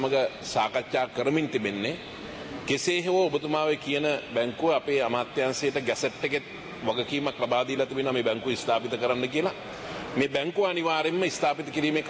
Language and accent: Sinhala; Dambadeniya, North Western Province, Sri Lanka; මගේ ගමේ දඹදෙනියේ